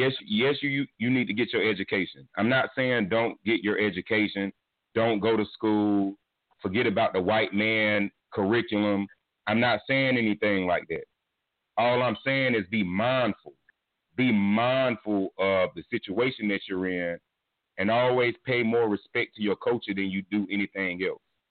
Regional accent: Raleigh, North Carolina, United States; And I'm from Raleigh, North Carolina. I'm 37 years old.

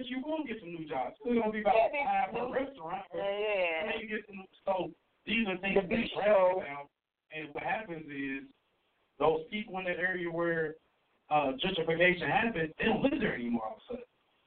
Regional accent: Cincinnati, Ohio, United States; I'm originally from Cincinnati. We're from Cincinnati.

